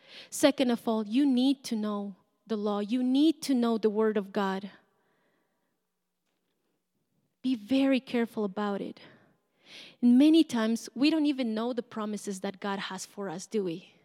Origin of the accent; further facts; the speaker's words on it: Bolivia; Bolivia went to war. I'm from Bolivia.